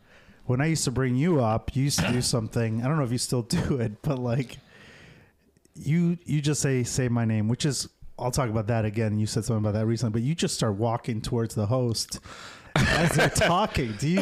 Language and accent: English; Chicago, Illinois, United States; when I'm on the road and someone asks me, I just say, you can just say I'm from Chicago.